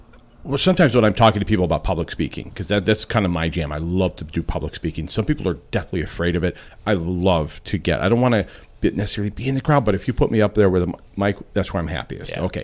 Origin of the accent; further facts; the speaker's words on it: Florida, United States; you heard me open the program with talking about, oh, I'm from Florida.